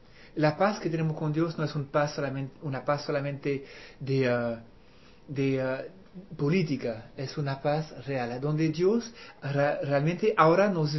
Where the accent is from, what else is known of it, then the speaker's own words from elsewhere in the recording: Chile; Yo hablo como chileno, imagínense.